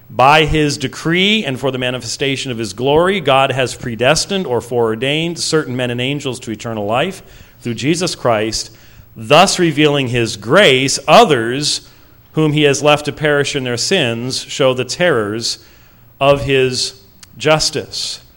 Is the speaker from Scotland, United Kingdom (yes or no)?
yes; Scotland, United Kingdom; I'm Scottish